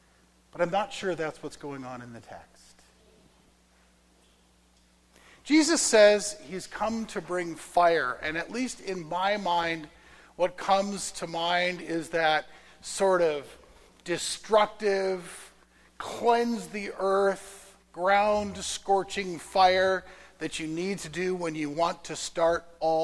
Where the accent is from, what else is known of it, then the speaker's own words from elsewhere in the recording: Arizona, United States; I grew up in Arizona where sun is a thing.